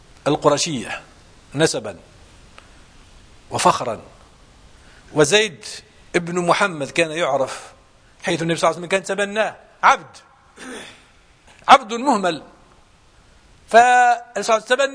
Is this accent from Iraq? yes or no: no; Morocco; هذا موجود في السعودية وموجود في دول الخليج وموجود عندنا في المغرب